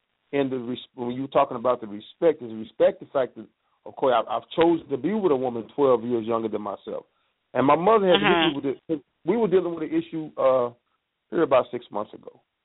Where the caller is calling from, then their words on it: Tulsa, Oklahoma, United States; I'm calling from Tulsa, Oklahoma.